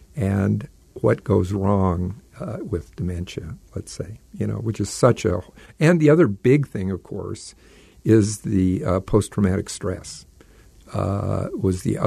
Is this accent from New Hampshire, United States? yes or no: no; Las Vegas, Nevada, United States; also born or lived in California; And I took chemistry, and this was back in California, and I grew up in Las Vegas, which when I flew into El Paso, the desert and the mountains looked the same to me.